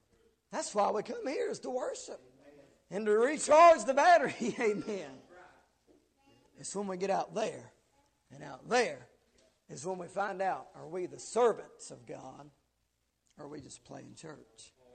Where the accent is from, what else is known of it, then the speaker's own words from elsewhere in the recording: the South, United States; A lot of you know that. We're from the South.